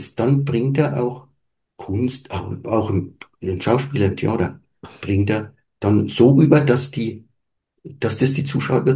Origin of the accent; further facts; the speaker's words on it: Coburg, Bavaria, Germany; accent: rural dialect; kann ich ja meinem ländlichen Dialekt nie ganz ablegen, ne? Die Patienten fragen dann mal, gell, du bist auch ein Coburger, ne?